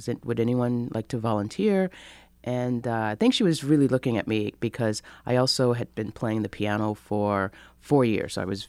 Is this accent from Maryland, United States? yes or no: yes; Annapolis, Maryland, United States; No, I'm not from Pennsylvania. I actually grew up in Annapolis, Maryland.